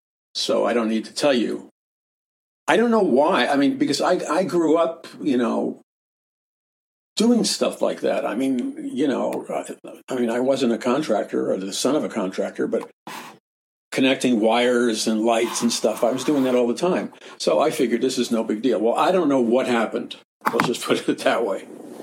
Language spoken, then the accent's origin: English; New York City, New York, United States; Growing up in New York City, you'd see cement mixers all the time